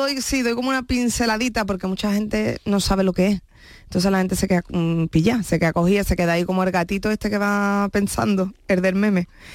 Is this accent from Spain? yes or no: yes; Jerez de la Frontera, Andalusia, Spain; born there; Sí, pero hubiera seguido naciendo en Andalucía. Eso seguro.